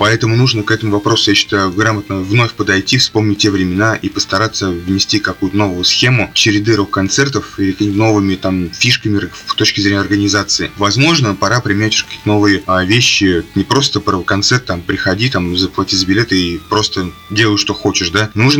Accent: Ivanovo, Ivanovo Oblast, Russia; у меня вот в родном городе Иваново такая тенденция есть

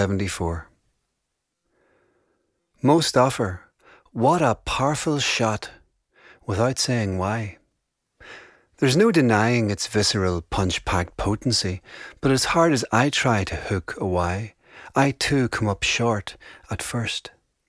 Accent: Downpatrick, Northern Ireland, United Kingdom; Location, my hometown of Downpatrick.

